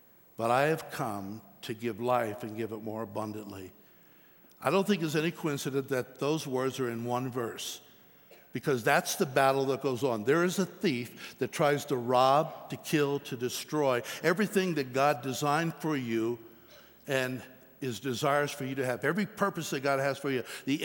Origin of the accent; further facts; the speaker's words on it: Pottsville, Pennsylvania, United States; I grew up back east in Pennsylvania. Kind of a town of about 20,000, so not a real tiny town, but a small town in the anthracite coal region area there, where the coal mines are all around that particular area. Although Pottsville itself was more like the county seat